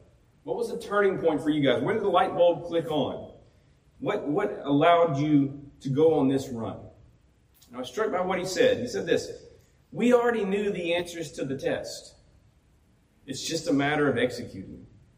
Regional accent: Alabama, United States; I know it's my home state. I just mentioned it was wonderful being back there.

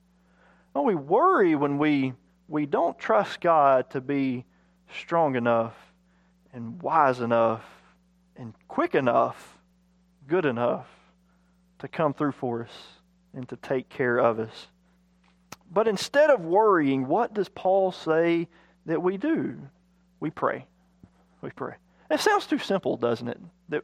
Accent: Arkansas, United States; Now, I'm from Arkansas, and I went to the University of Arkansas, so I'm a Razorback.

